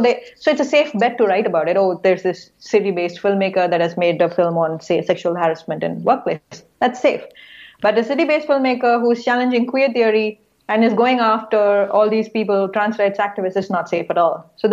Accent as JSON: {"language": "English", "country": "India", "said": "I'm from India"}